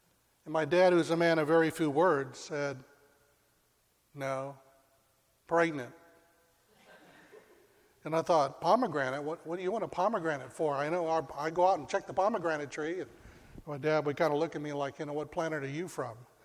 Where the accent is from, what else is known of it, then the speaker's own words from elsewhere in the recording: Sacramento, California, United States; When I was a young boy, I grew up in Sacramento